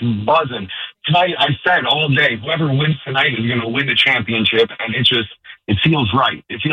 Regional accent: Long Island, New York, United States; I'm from the Upper East. I'm from Long Island, but I'm an Upper East Sider.

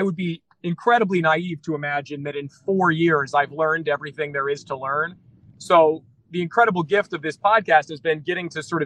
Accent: Mount Vernon, Iowa, United States; I grew up in Iowa, a tiny town in Iowa called Mount Vernon. Population about 3,500, about 20 minutes away from Cedar Rapids, Iowa, or Iowa City.

